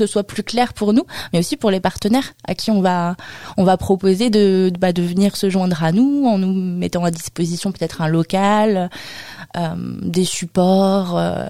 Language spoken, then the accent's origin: French; Château-du-Loir, Pays de la Loire, France; À titre d'exemple, moi je suis de Château-du-Loir.